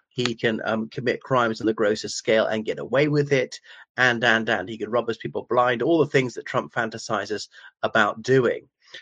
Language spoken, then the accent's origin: English; Ireland; from Ireland.